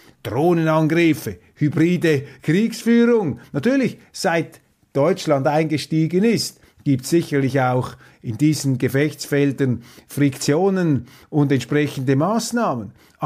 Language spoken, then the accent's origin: German; Switzerland; Was heißt das für mich jetzt auch als Schweizer Steuerzahler?